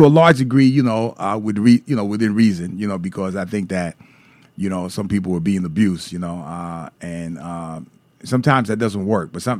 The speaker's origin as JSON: {"language": "English", "town": "Brooklyn", "region": "New York", "country": "United States", "tie": "born or raised there", "said": "You know, growing up in Brooklyn myself, you know, and then, you know, there wasn't no yes, ma'am, and yes, sir growing up in Brooklyn."}